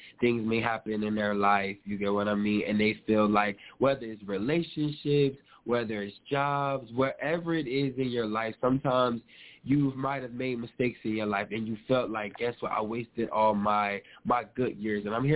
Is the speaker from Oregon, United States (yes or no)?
no; New Jersey, United States; And he's from Indiana. I'm from Jersey.